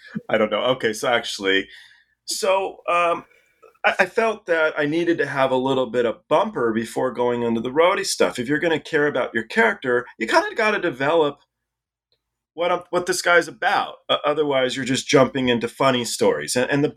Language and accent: English; England, United Kingdom; born there; And my dad was English as well. I was born in England.